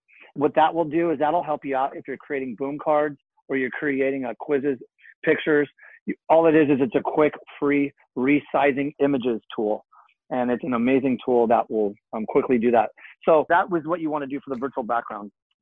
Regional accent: California, United States; accent: Southern California; I got the most Southern California accent ever.

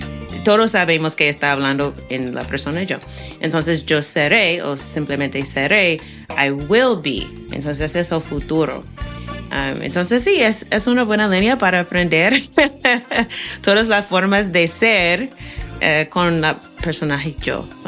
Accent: United States; growing up in America, but having, you know, being of African descent, we have this weird feeling that we came from somewhere else, but we don't know where.

